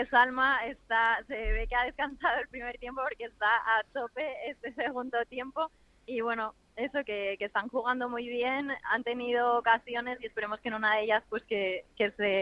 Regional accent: Gijón, Asturias, Spain; empecé aquí en Asturias. Yo soy de Asturias, soy de Gijón y nada, eso, empecé aquí y ahora viajando por todo el mundo.

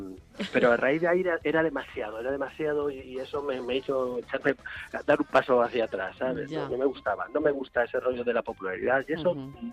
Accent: Vigo, Galicia, Spain; now in Madrid, Spain; yo soy de Vigo, soy aquí gallego, soy de costa toda mi vida.

